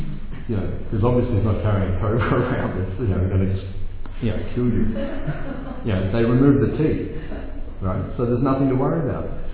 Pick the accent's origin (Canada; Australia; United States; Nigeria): Australia; Melbourne, Victoria; So, just like I grew up in Melbourne, shopping in the streets of Melbourne, go down Bourke Street Mall, shopping, no problem.